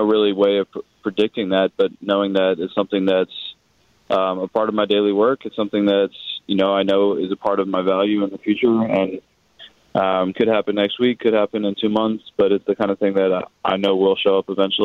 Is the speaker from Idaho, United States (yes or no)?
no; California, United States; now in Chicago, United States; I mean, I grew up in California, so definitely spent a lot of time outside in nature